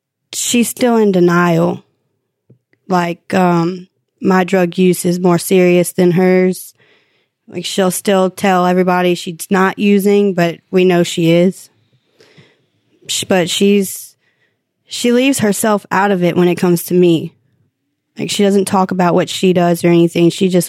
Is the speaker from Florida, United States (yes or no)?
no; Louisiana, United States; I'm from Louisiana, so I've been around drugs now and doing drugs since I was 15.